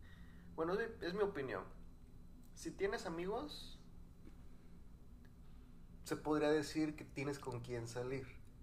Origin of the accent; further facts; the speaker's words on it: Mexico; now in United States; en México se vive mucho, bueno, de donde yo soy, no voy a decir que todo México